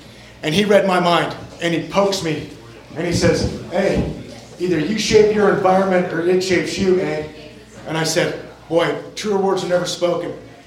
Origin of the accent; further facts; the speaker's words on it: Rock Springs, Wyoming, United States; now in Cheyenne, United States; I grew up in Rock Springs. I live in Cheyenne.